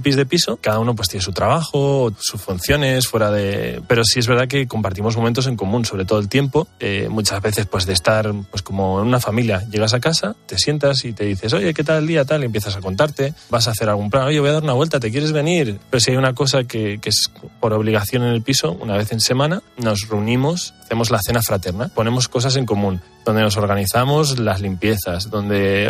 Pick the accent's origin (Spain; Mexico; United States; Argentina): Spain; Canary Islands; now in Madrid, Spain; yo soy de Canarias, entonces en Madrid pues tengo que compartir piso.